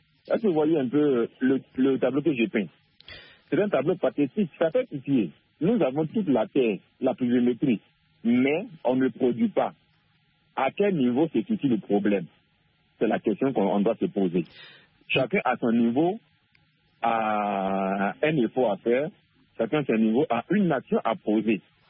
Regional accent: Côte d’Ivoire; Ici, chez moi, en Côte d'Ivoire, l'État ne subventionne pas.

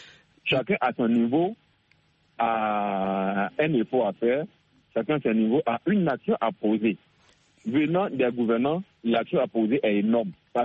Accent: Côte d’Ivoire; Ici, chez moi, en Côte d'Ivoire, l'État ne subventionne pas.

